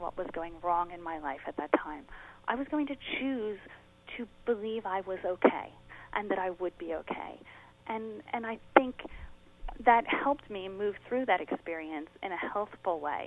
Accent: the South, United States; I grew up in the South, and I went to school at the University of Alabama.

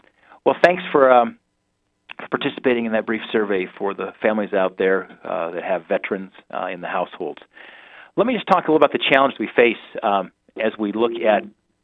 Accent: Bozeman, Montana, United States; I remember growing up in the Gallatin Valley. I was a Bozeman kid.

